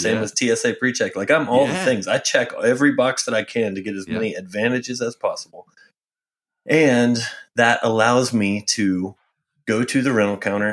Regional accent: Texas, United States; I almost always have a truck, which is fine because I'm from Texas. I drove a truck.

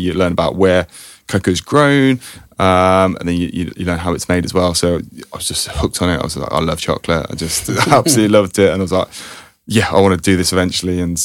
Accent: Birmingham, West Midlands, United Kingdom; So I grew up in Birmingham.

